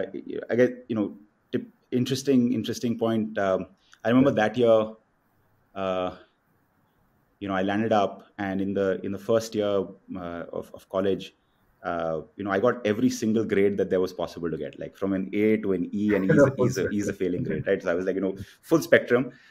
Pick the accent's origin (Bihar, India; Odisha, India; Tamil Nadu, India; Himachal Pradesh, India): Himachal Pradesh, India; Shimla; born there; I was born in Shimla. My parents are apple farmers in, you know, in upper Himachal.